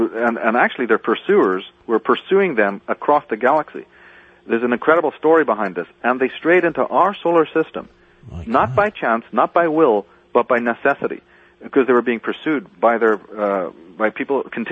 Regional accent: Ireland; I'm part Indian, by the way. You mentioned I'm from Ireland

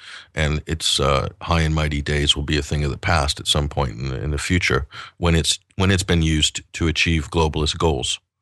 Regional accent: United States; I'm an American. I'm very proud of my country and proud of its history and love its people, love the land, love the culture.

